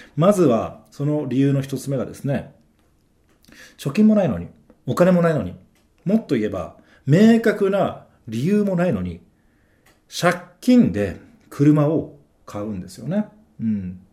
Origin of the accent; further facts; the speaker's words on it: Fukuoka, Japan; 僕は、18歳まで、生まれ育った福岡県で生活をしていたんですけど、